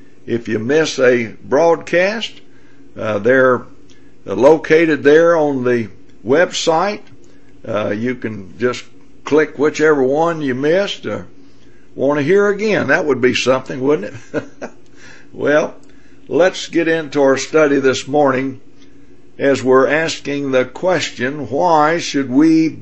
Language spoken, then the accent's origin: English; Memphis, Tennessee, United States; As I grew up in Memphis, Tennessee